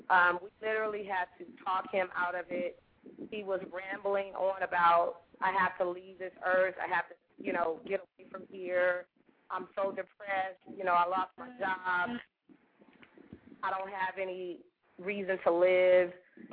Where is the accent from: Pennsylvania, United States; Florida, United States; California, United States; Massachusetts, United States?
California, United States; because I'm from California and I'm from a family of people that are depressed